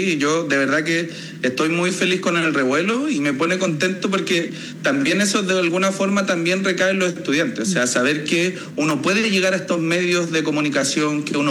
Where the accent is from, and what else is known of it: Santiago, Santiago Metropolitan Region, Chile